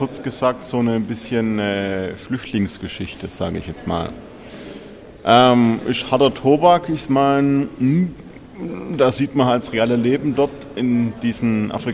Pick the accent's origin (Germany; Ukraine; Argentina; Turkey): Germany; West Germany; Und ich habe mich als Westdeutscher so ein bisschen in Schwarzwald versetzt gefühlt.